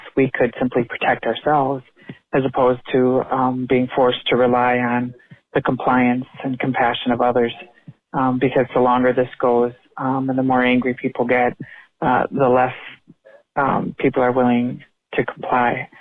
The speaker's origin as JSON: {"language": "English", "town": "Coon Rapids", "region": "Minnesota", "country": "United States", "said": "I'm from Coon Rapids, Minnesota."}